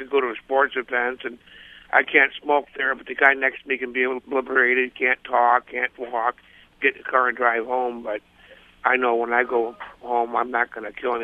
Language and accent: English; Boscobel, Wisconsin, United States; Boscobel, Wisconsin.